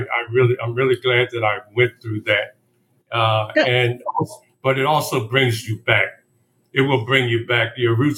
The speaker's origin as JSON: {"language": "English", "town": "Philadelphia", "region": "Pennsylvania", "country": "United States", "said": "And he was from North Carolina, and I was from Philly."}